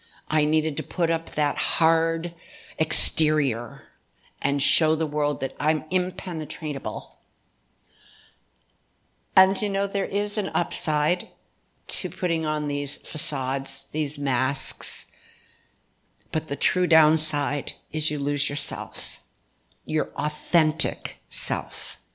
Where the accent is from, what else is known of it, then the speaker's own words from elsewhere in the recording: Hot Springs, Arkansas, United States; I come from Hot Springs, for some of you who don't know me.